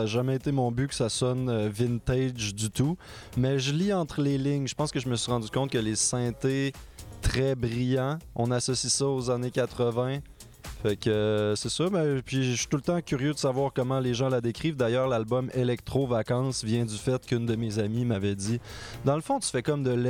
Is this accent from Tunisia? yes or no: no; Montreal, Quebec, Canada; j'ai passé beaucoup mes étés quand j'étais jeune en Gaspésie. Là-bas, il y a beaucoup de belles plages. C'est vraiment le bout du Québec à l'est, là.